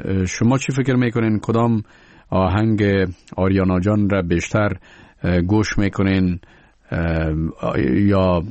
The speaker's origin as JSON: {"language": "Persian", "region": "Kabul", "country": "Afghanistan", "tie": "born there", "said": "من در کابل به دنیا آمدیم، کابل برای ما ویژه هست، یعنی دوست دارم کابل زیادتر شاید نسبت به جاهای دیگه."}